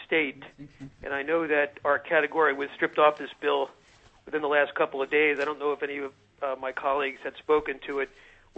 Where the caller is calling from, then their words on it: Washington, District of Columbia, United States; I'm calling from Washington, D.C.